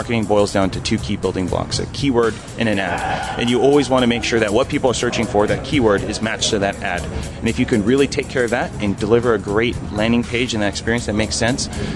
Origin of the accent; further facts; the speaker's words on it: Seattle, Washington, United States; I'm from Seattle. Microsoft's a hometown.